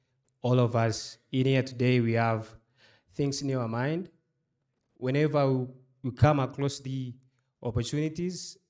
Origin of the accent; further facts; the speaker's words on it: Tanzania; I am from Tanzania, based in Dar es Salaam.